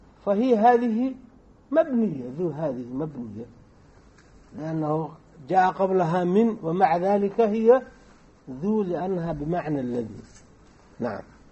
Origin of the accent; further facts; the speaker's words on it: Somalia; عندنا في الصومال القدماء كان مثل عندهم